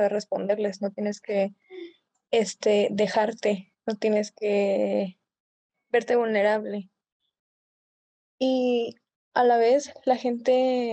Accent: Monterrey, Nuevo León, Mexico; en mi caso, que una parte de mi familia es blanca, Y luego yo soy de Monterrey

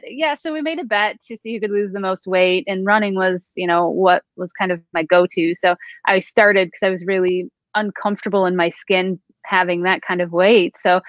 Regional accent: Michigan, United States; moved away as an adult; now in Kansas City, United States; Originally, I was born and raised in Michigan. We moved to Kansas City area in 2016 from work for my husband.

